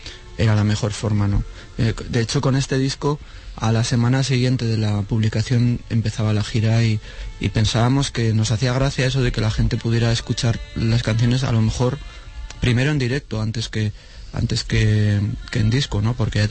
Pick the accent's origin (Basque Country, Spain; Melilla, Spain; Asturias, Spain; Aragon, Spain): Aragon, Spain; Zaragoza; now in Madrid, Spain; Nuestra ciudad sigue siendo Zaragoza.